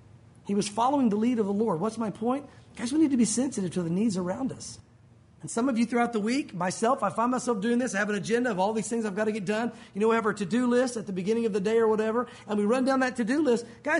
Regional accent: Tennessee, United States; also born or lived in Santa Fe; Now, I grew up in Tennessee, but we lived out west in Santa Fe for several years.

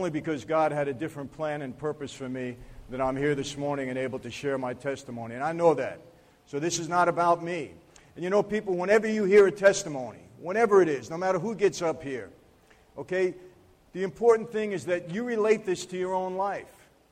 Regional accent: Brooklyn, New York, United States; also born or lived in Long Island; this is my hometown. Grew up in Brooklyn and Long Island and spent a lot of time in Staten Island way back when.

